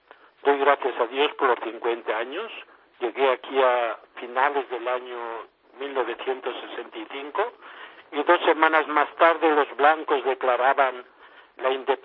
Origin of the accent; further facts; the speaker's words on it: Aina, Castilla-La Mancha, Spain; born there; también en mi diócesis de origen con el presbiterio y su obispo el pasado mes de septiembre y en mi pueblo natal de Aina.